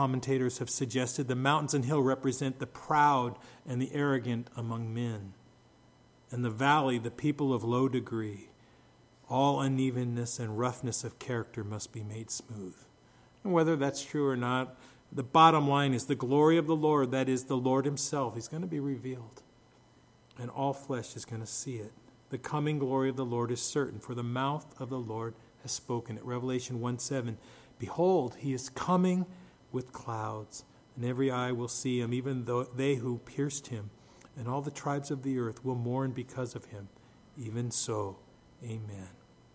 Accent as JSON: {"language": "English", "region": "California", "country": "United States", "tie": "born or raised there", "said": "I remember growing up in the Bay Area, in the East Bay, and seeing those hills"}